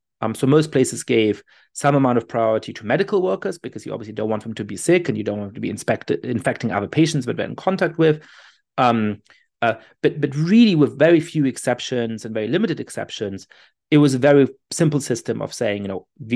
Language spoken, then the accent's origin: English; Germany; my Jewish identity growing up in Germany was in good part based on the history of persecution of my family, even though I'm not religious.